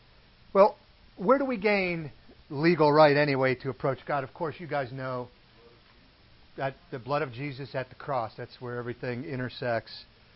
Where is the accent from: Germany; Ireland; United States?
United States; Pennsylvania; But we're from Pennsylvania, so a little different.